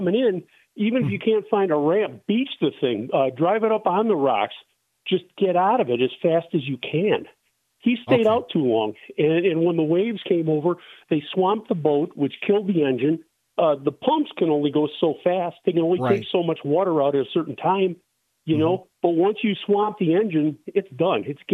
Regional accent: Illinois, United States; I'm from Illinois and Lake Michigan and Lake Superior.

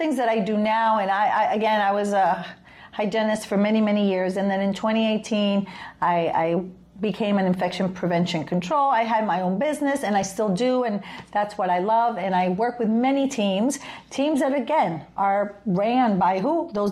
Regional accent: New York City, New York, United States; I'm from New York City, so I was a little afraid of that.

